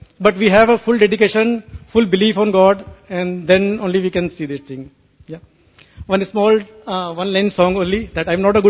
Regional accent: Noida, Uttar Pradesh, India; English is a second language; I came from Noida.

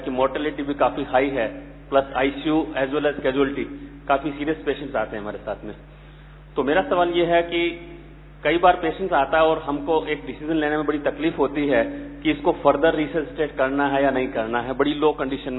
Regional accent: Mumbai, Maharashtra, India; मैं मुंबई से हूँ.

